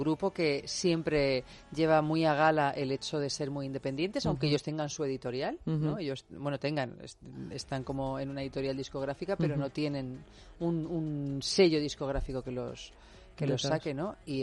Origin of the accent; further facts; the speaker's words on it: Albacete, Castilla-La Mancha, Spain; Yo, por ejemplo, soy de Albacete y hay mucho fenómeno indie en Albacete, ¿no?